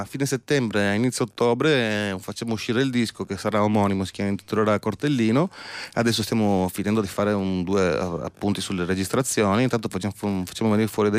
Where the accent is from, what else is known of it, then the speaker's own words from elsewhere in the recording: Trieste, Friuli-Venezia Giulia, Italy; io sono di Trieste